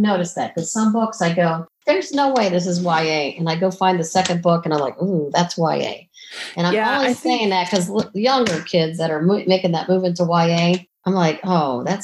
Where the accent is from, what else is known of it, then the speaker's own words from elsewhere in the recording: Ohio, United States; I'm a sports fan and I'm from Ohio, so I like all the Cleveland teams.